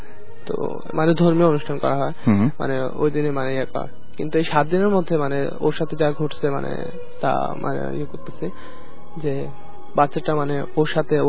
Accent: Rangamati, Chittagong Division, Bangladesh; আমাদের গ্রামের বাড়ি ওই রাঙামাটি সাইডে।

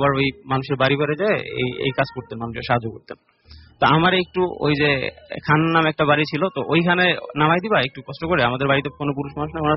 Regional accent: Barisal, Barisal Division, Bangladesh; আমি এসেছি বরিশাল থেকে।

